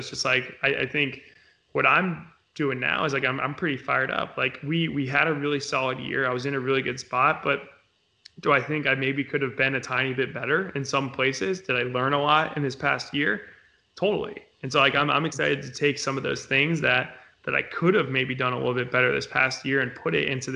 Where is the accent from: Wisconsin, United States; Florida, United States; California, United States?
Florida, United States; also born or lived in Chicago, Illinois; So I'm the youngest of three. So I just kind of followed around my brother and sister. So we moved from Chicago to Florida. And it was just really hot in the summer.